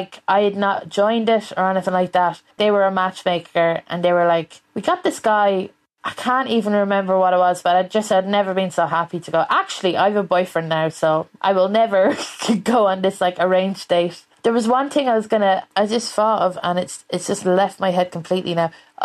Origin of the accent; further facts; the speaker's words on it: Westmeath, Leinster, Ireland; I'm from Westmead, and there's a song called … there's a bachelor competition.